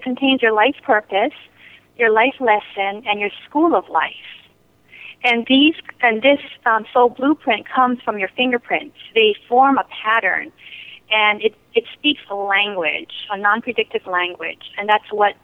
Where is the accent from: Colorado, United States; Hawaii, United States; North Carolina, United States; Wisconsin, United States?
Hawaii, United States; ever since I was a young child because I grew up in Hawaii. My father did Reiki, but, you know, I come from a very traditional Japanese family